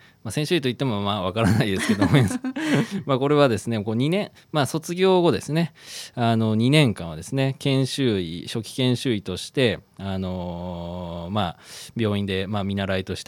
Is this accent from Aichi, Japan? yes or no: yes; Nagoya, Aichi, Japan; accent: Nagoya dialect; 名古屋生まれ名古屋育ち名古屋弁です、ね、